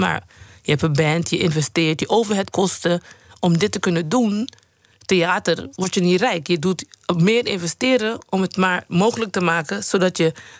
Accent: Sint Eustatius, Caribbean Netherlands; also born or lived in Curaçao; Ik ben op Curaçao geboren. Maar op Sint-Eustatius opgegroeid. En Sint-Eustatius is heel klein. wonen maar 4000 man, dus 21 vierkante kilometer, echt klein.

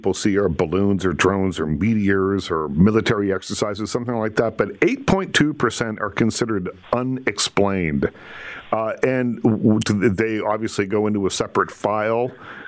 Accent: Nova Scotia, Canada; I grew up on the East Coast, and in my town was the house that that a guy named Simeon Perkins used to live in.

